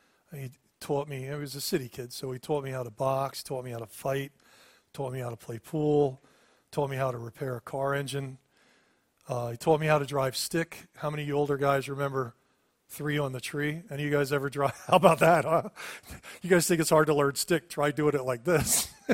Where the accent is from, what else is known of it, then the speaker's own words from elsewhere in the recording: Reading, Pennsylvania, United States; I grew up in just outside of Reading. I lived in a small, half a double, real small house, lower middle class neighborhood.